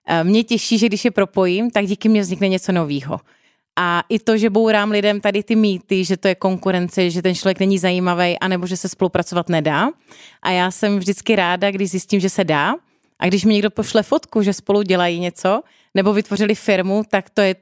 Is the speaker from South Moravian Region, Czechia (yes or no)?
yes; Brno, South Moravian Region, Czechia; Protože jsem z Brna